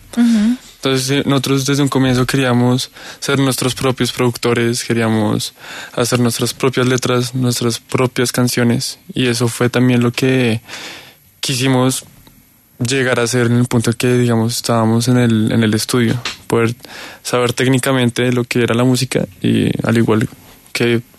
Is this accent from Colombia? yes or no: yes; Colombia; el hecho de cantar y ser colombiano y hacer música, eso ya nos hace que estamos haciendo música colombiana.